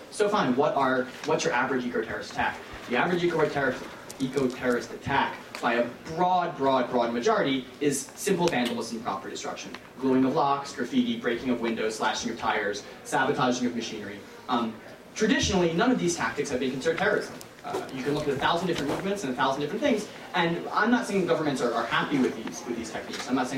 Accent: Pennsylvania, United States; I'm from Pennsylvania. We have a high concentration of white supremacists. Pennsylvania Pride, thank you.

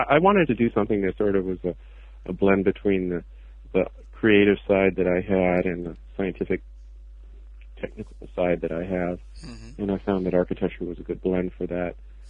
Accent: Los Alamos, New Mexico, United States; also born or lived in Belgium; Well, I grew up in New Mexico, in Los Alamos, New Mexico.

